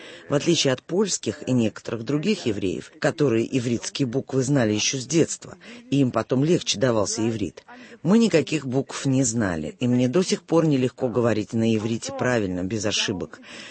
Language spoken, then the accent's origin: Russian; Cologne, North Rhine-Westphalia, Germany; also born or lived in Düsseldorf; now in Israel; Я родилась в Дюссельдорфе, но выросла в Кёльне. 22 года жила там.